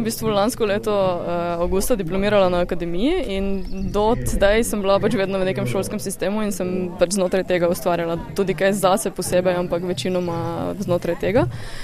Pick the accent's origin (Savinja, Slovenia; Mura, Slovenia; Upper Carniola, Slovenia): Mura, Slovenia; Gornja Radgona; jaz sem drugače iz Gornje Radgone in sem se odločila po srednji šoli, šoli za oblikovanje v Mariboru, da se upišem na višjo strokovno šolo v Sežani